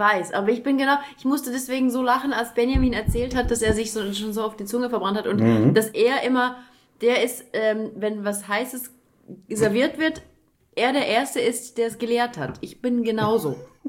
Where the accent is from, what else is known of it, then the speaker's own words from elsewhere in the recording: Switzerland; Wir sind Schweizer, wir entschuldigen uns generell.